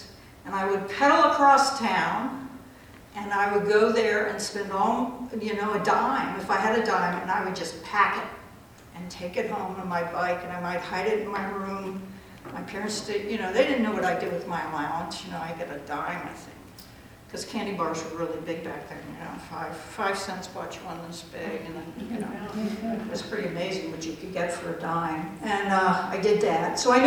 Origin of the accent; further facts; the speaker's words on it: Washington, District of Columbia, United States; born there; So I was born in Washington, D.C. I was a child of two military parents, both medical people.